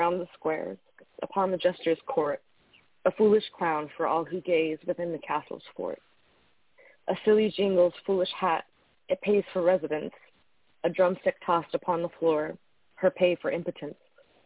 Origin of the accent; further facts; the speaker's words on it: Bolivia; I grew up in Bolivia, and I've been to Lake Titicaca, and I liked it being pulled in here.